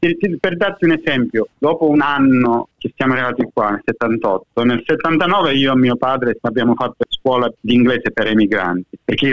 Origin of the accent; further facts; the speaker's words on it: Catania, Sicily, Italy; now in Australia; noi siamo nati e cresciuti a Catania, in Sicilia